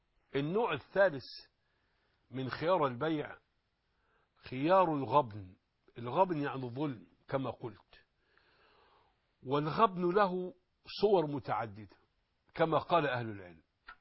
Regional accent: Egypt; نحن أبناء مصر

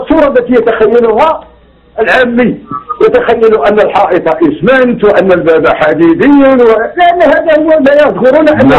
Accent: Morocco; عندنا في المغرب مثل يقول وريه وريه ولا ما سيره خليه

